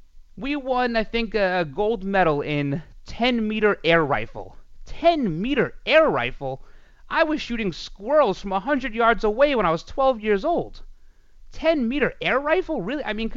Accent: United States; I don't know. I'm an American. Give me miles.

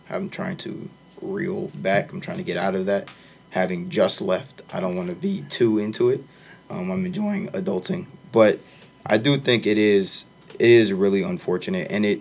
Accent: Chicago, Illinois, United States; What about somebody like me who's not from here? I'm from Chicago.

